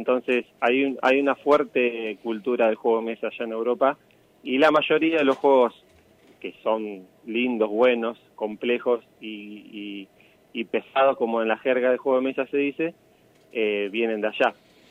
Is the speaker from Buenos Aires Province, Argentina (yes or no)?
no; Intendente Alvear, La Pampa, Argentina; now in Salta, Argentina; De Intendente Alvear.